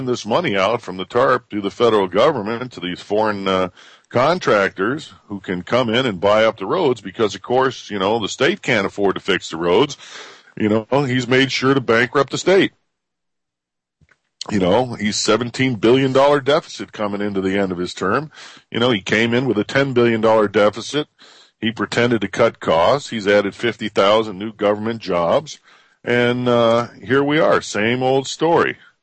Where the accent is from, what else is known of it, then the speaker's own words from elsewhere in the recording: Ohio, United States; a congressman from my home state of Ohio